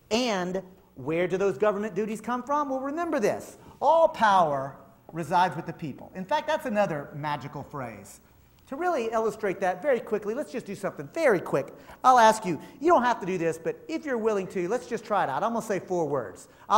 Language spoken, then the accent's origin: English; Texas, United States; Look, I'm from Texas, y'all. I don't need my mama's permission.